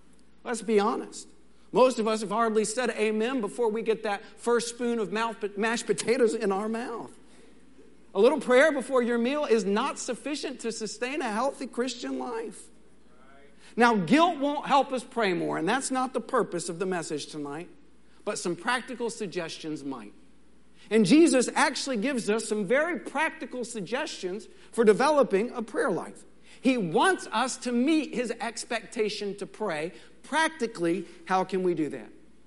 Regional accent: Texas, United States; And I'm a Texan too.

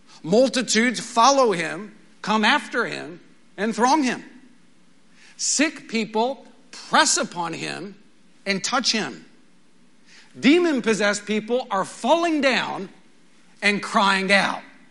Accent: Midland, Texas, United States; I grew up in Midland, and the second most famous person to ever grow up there was President George W. Bush.

